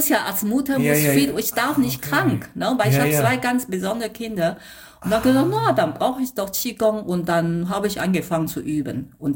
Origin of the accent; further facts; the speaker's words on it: Taiwan; German is a second language; Also ich komme ursprünglich aus Taiwan